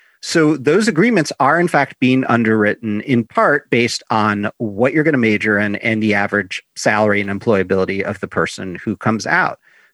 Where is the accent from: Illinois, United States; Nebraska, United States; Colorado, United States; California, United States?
Illinois, United States; Chicago; So I grew up in Chicago and the Land's End catalog back then was like more of a regional phenomenon.